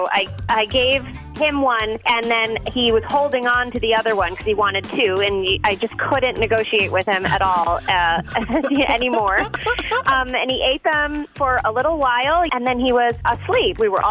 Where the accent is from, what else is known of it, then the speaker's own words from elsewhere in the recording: Sun Prairie, Wisconsin, United States; I'm from Sun Prairie.